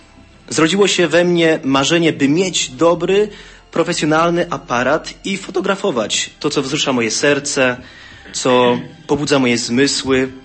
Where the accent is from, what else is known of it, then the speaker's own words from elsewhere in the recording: Lesser Poland, Poland; spod stolic, spod Krakowem.